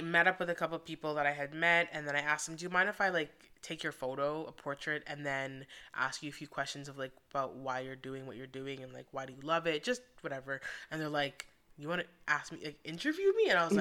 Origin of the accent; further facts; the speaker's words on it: Oshawa, Ontario, Canada; now in Ottawa, Canada; And I moved to Ottawa. I'm not from Ottawa. But I moved to Ottawa because I just needed to kind of get away from the city and even just where I was growing up, which is Oshawa.